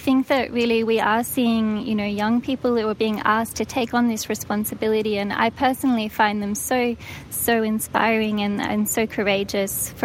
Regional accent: Australia; So I'm from Australia, and I was so sad to wake up this morning

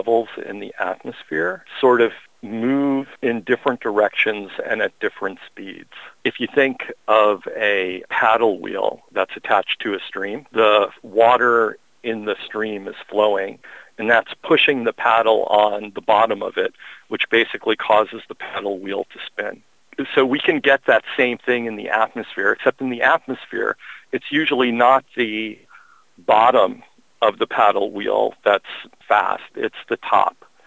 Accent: Illinois, United States; I grew up near Chicago.

